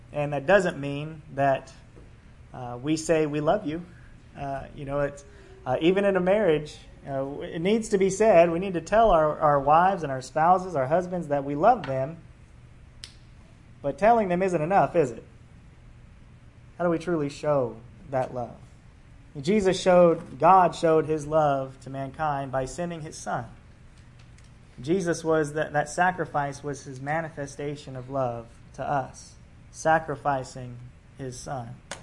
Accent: California, United States; also born or lived in Colorado; and of course, I'm from California, and then we lived in Colorado, and hurricanes and tornadoes were just nothing we've ever had to worry about.

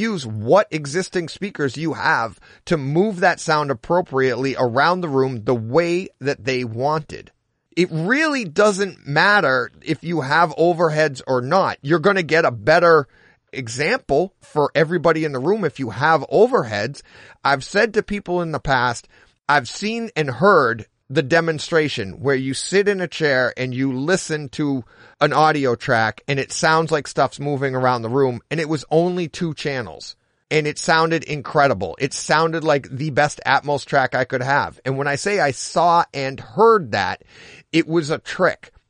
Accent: Massachusetts, United States; accent: Bostonian; he spelt it out correctly with my accent, that is. It sounds like you say P-U-P corn with your Bostonian accent. And I thought that was funny.

